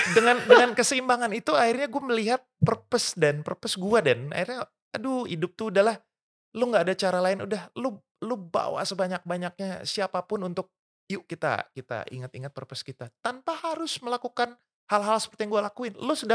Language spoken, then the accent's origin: Indonesian; Indonesia; born there; gue bersyukur banget dilahirkan di Indonesia ini ya.